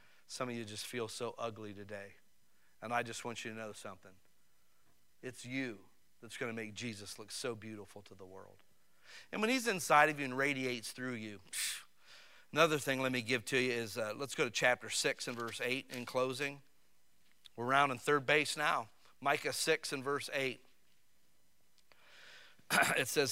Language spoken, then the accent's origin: English; Barberton, Ohio, United States; Because in Barberton, Ohio, I came from the Lincoln Homes in Barberton, Ohio. That's where I come from.